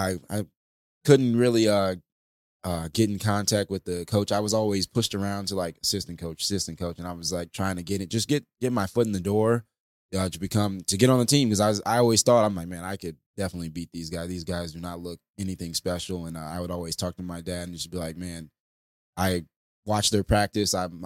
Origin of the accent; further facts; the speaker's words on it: St. Louis, Missouri, United States; also born or lived in Tulsa, Oklahoma; I didn't grow up. I was born in Oklahoma. I grew up in St. Louis. Okay. So I claim St. Louis whenever anybody asks. But I was born in Tulsa, moved to St. Louis when I was about 6 or 7 years old.